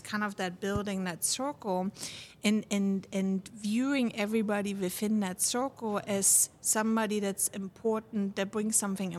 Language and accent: English; Germany; If you take the example of Germany, my home country